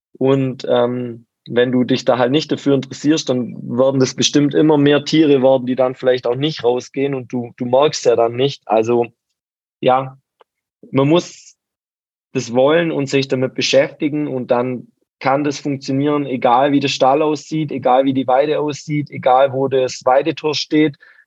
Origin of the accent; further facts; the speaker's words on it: Bavaria, Germany; Wobei die Vorstellung, dass ich einen Betrieb in Niedersachsen habe, ist natürlich als Allgäuer sehr abstrakt.